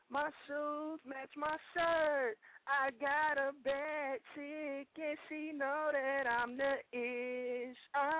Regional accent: St. Petersburg, Florida, United States; St. Petersburg, Florida.

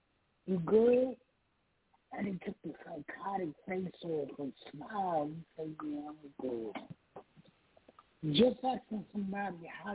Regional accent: New York, United States; I'm from New York, man.

